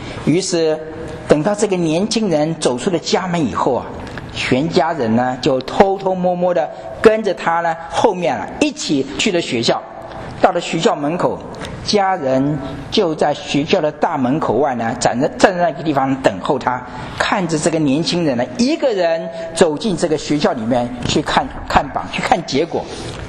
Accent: Taiwan; 曾经在台湾，因为我从台湾来，所以这个例子是用台湾的例子

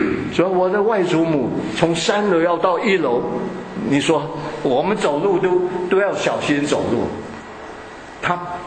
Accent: Shanghai, China; 我老上海比较值钱的话，就我是老上海，这些都是新上海的

